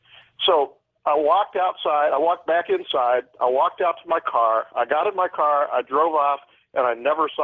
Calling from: Austin, Texas, United States; I'm calling from Austin.

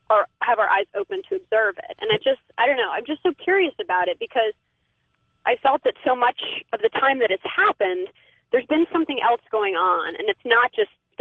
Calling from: Arlington, Virginia, United States; from Washington, D.C. Well, technically Arlington, Virginia, but, you know, we all like to say we're from D.C.

